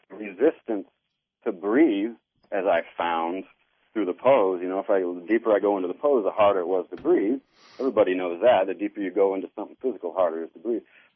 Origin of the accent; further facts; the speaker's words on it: Midwest, United States; I grew up in the Midwest, and for whatever reason, I had a lot of stress.